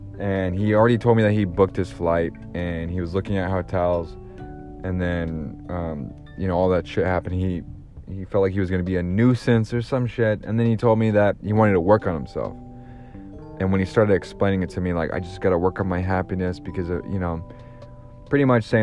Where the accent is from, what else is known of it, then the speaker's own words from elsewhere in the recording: Georgia, United States; born there; also born or lived in Alabama; I've lived in this South my entire life. I lived in Alabama. I was born in Georgia.